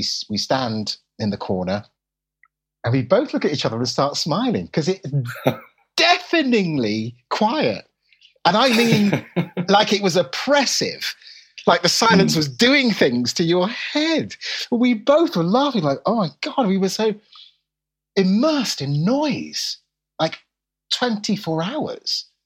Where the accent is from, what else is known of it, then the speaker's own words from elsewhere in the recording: London, United Kingdom; now in -; I'm a Londoner